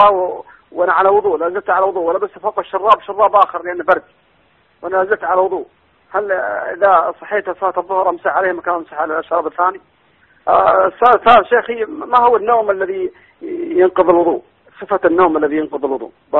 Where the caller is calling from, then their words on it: Algeria; أخي أنا من الجزائر